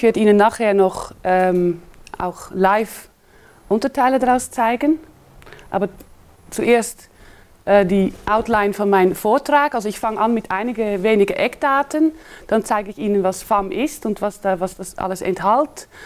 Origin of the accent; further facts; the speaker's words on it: Netherlands; German is a second language; moved away as an adult; now in Switzerland; ich komme aus Holland. Und ich habe dort Chemie studiert und bin dann für die Dissertation in der Schweiz gekommen.